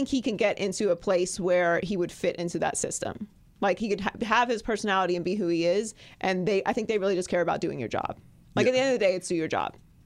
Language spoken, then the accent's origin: English; Pittsburgh, Pennsylvania, United States; And by the way, I'm from Pittsburgh, so for all you Steeler fans who are flipping out, calling me a hater, just dismiss me with it.